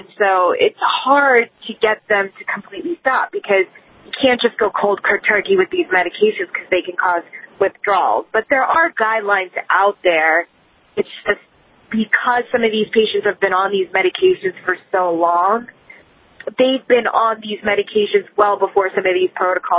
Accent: Maryland, United States; There's, even in my state, my home state of Maryland, where it is legal for medicinal purposes

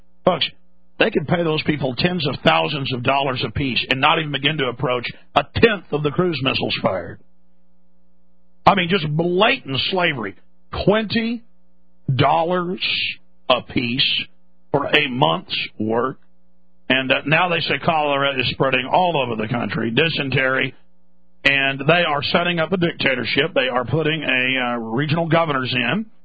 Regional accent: Texas, United States; So, hey, I'm a Texan.

